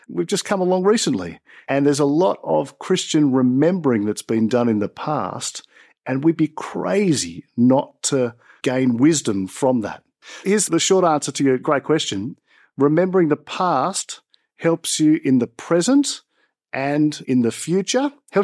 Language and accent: English; Sydney, New South Wales, Australia; I grew up in Sydney, wonderful Christian parents, raised me in the faith, taught me about grace and Jesus.